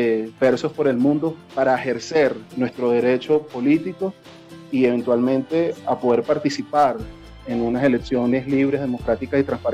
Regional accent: Venezuela; ahora más que nunca como venezolanos lo necesitamos frente a un momento tan complicado como en Venezuela

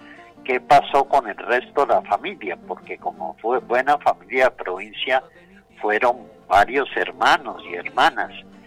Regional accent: Colombia; Él, como muchos colombianos, yo muy modestamente me incluía también

